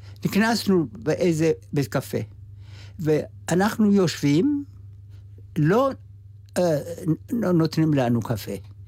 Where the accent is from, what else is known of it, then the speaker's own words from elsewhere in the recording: Ethiopia; Hebrew is a second language; אנחנו מאתיופיה, היה לנו, גדלנו באתיופיה, מדינה שיש חופשיות וכבוד עצמי, וזה עזר לנו